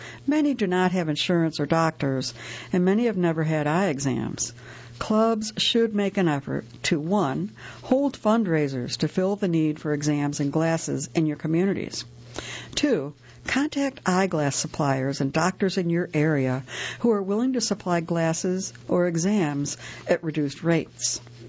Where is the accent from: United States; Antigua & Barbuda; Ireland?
Antigua & Barbuda; and I am from Antigua and Barbuda.